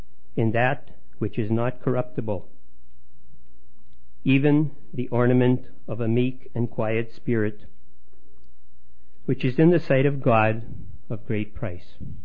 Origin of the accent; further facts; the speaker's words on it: Saskatchewan, Canada; we come from Saskatchewan, where we have some pretty severe climate, some pretty severe weather.